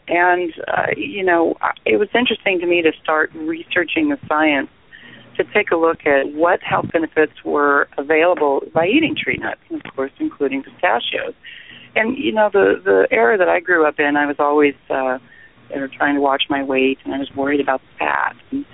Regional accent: California, United States; Well, my background is in agriculture. I grew up here in the Central Valley of California, which most people may or may not have heard that it's called the Salad Bowl, and the reason why is we grow so many crops here.

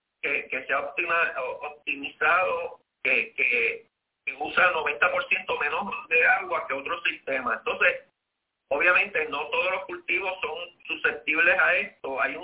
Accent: Puerto Rico; y esto sí nos va a doler, como puertorriqueño, el arroz

